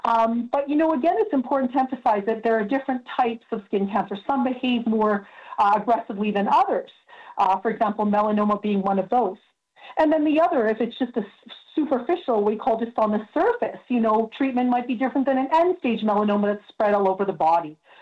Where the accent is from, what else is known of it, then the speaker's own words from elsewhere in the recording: Canada; and I'm Canadian, okay, we use many different terms.